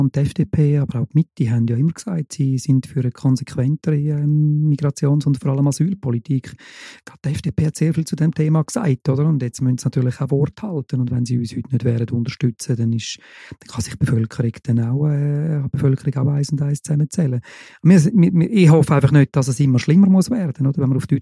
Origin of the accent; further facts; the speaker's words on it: Thurgau, Switzerland; Beispiel Kanton Thurgau, oder? Und mein Heimatkanton, oder?